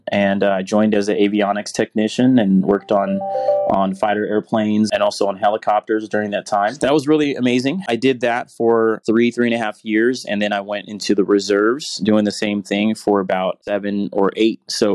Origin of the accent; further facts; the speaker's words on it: San Diego, California, United States; from San Diego, California, and that's where CCS Global Tech is headquartered. Glad to be back in my hometown.